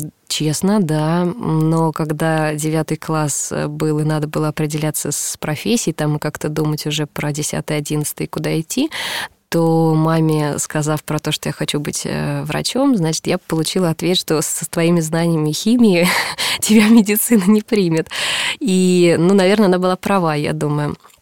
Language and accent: Russian; Volga region, Russia; Я вообще с Поволжья и заканчивала в Саратове академию.